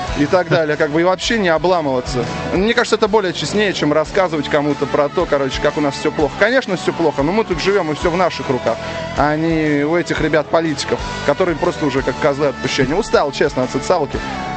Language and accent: Russian; Gatchina, Leningrad Oblast, Russia; я же из Гатчины, ребята, мне это простительно.